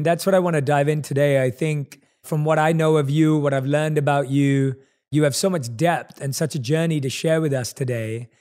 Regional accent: London, United Kingdom; moved away as an adult; now in Los Angeles, United States; I was born and raised in London.

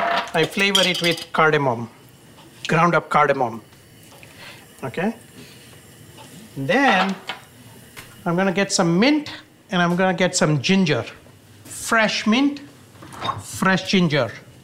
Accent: Nairobi, Kenya; born there; I was born in Nairobi, Kenya, and my father was born in Nairobi, Kenya.

